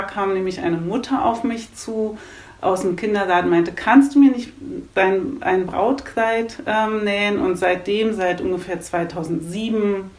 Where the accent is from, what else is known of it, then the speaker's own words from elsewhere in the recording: Germany; weil ich komme von der Elbe. Also ich bin in so einem ganz kleinen Kaff aufgewachsen in der Nähe der Elbe.